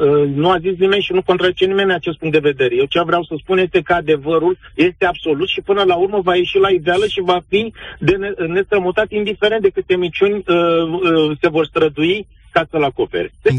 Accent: Romania; Și dumneavoastră sunteți români și noi suntem români care gândim și care dorim o anumită schimbare.

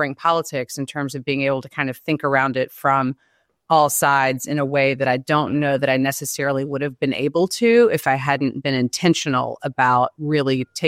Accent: Memphis, Tennessee, United States; I grew up in what is now Tennessee's 9th Congressional District. I'm a native of West Tennessee, and I grew up in the Memphis area.

